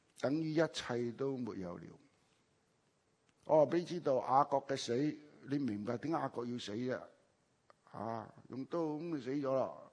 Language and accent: Cantonese; Hong Kong; 我们在香港长大，香港读书。